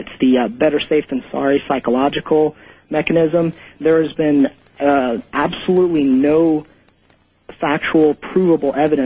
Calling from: Houston, Texas, United States; I'm calling from Houston.

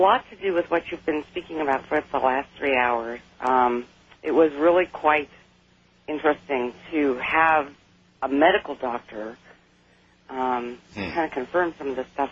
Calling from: Sacramento, California, United States; from Sacramento.

